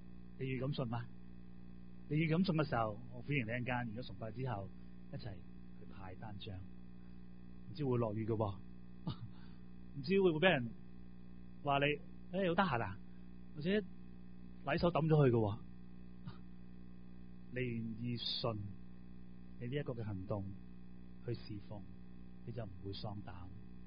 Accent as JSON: {"language": "Chinese", "country": "Hong Kong", "said": "有时我们都是香港人，真的很实际，我们都很实际"}